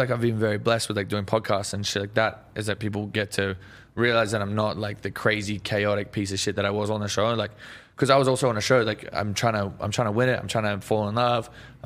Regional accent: Australia; Yeah, no, that's the thing. Is like, I feel like we're stuck in the 80s back in Australia.

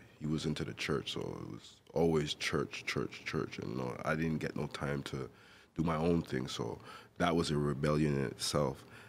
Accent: Montreal, Quebec, Canada; born there; I was born in Montreal, by the way.

